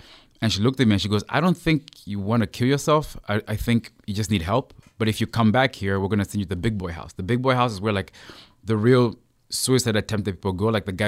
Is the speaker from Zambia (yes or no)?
yes; Zambia; now in Montreal, Canada; I come from Africa, Zambia.